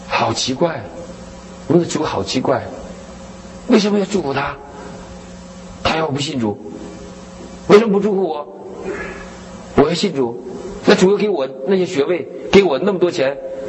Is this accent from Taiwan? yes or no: no; China; 我是个中国人，我的民族是世界上不信主的人最多的民族，我是中国的基督徒